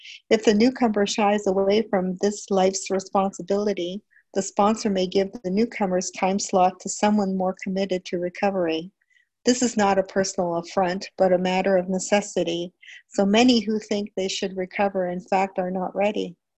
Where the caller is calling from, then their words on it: Toronto, Ontario, Canada; I'm calling from Toronto in Canada.